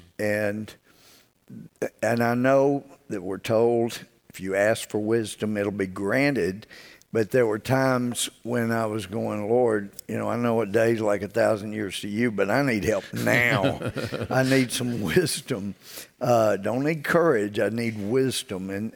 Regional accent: Mount Pleasant, Texas, United States; You know, I mean, y'all know I did all my growing up in Mount Pleasant.

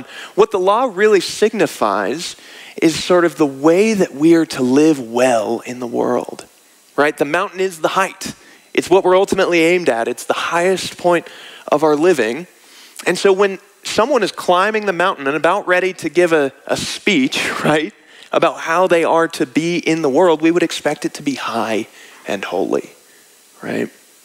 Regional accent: Wichita, Kansas, United States; Topeka, Kansas. I'm from Wichita, just south.

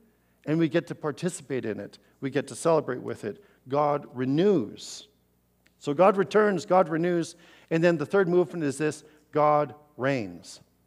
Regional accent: British Columbia, Canada; I grew up in the Okanagan and wasn't very used to the ocean.

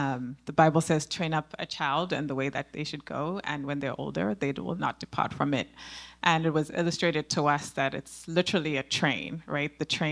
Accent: Zimbabwe; yeah, we're from Zimbabwe. We don't do that.

